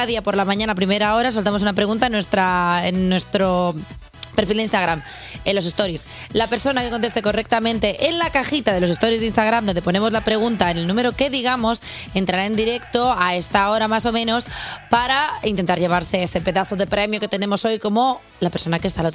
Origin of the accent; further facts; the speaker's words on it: Tarragona, Catalonia, Spain; Cuando tú no te vayas de vacaciones a Tarragona, que es mi tierra, por ejemplo.